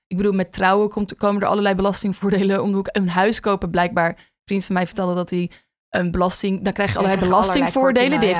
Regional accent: Amsterdam, North Holland, Netherlands; born there; Ik ben een witte cisvrouw uit de middenklasse. En ik ben geboren in Amsterdam

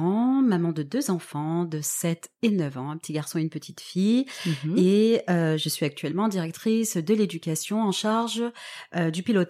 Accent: Toulon, Provence-Alpes-Côte d'Azur, France; Alors, moi, je viens de Toulon, donc qui est une ville que tout le monde connaît près de Marseille. Je suis l'aînée de 7 enfants, donc de parents maghrébins.

